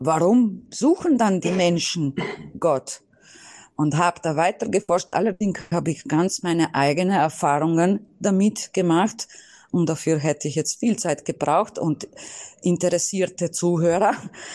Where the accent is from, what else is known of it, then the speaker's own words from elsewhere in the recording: Slovenia; ich komme aus Slowenien und da war noch Kommunismus, als ich auf der Welt gekommen bin.